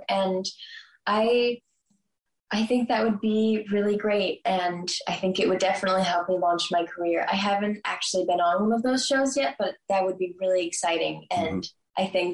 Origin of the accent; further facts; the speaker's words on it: Bethesda, Maryland, United States; I grew up in Maryland, actually. I've lived there my entire life.